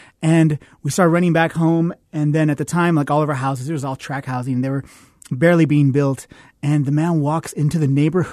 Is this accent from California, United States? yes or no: yes; Cutler, California, United States; And the trains would come through our small town of Cutler, where I grew up at.